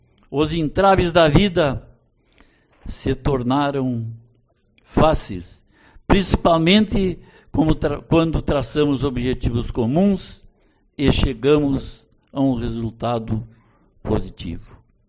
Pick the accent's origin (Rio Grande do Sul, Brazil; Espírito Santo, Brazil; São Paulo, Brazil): Rio Grande do Sul, Brazil; Cachoeira do Sul; Agradecer a minha terra natal, Cachoeira do Sul.